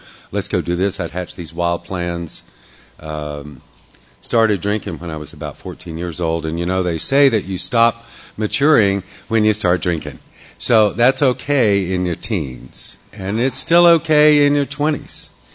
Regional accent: Shreveport, Louisiana, United States; So I grew up, as soon as I started getting a consciousness, I grew up over in Shreveport, which was a big mistake.

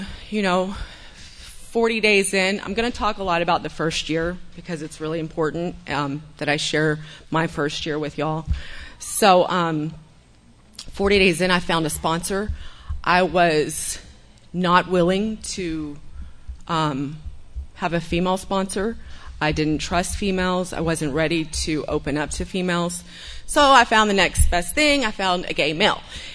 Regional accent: Dallas, Texas, United States; now in Austin, United States; I am from Dallas, so I went back to Dallas, and I kind of gathered my things and decided I was going to move down here to Austin.

